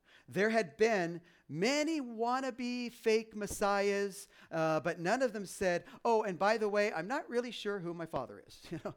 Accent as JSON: {"language": "English", "country": "United States", "said": "I mean, after all, I'm an American."}